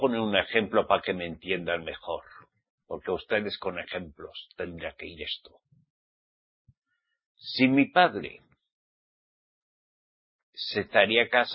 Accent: Spain; born there; Yo hablo español. Mi español no es latino, es español. Nací en España.

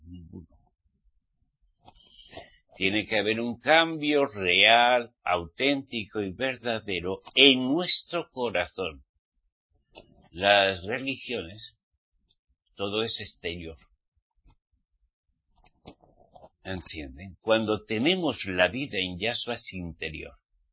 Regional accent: Spain; born there; Yo nací en España.

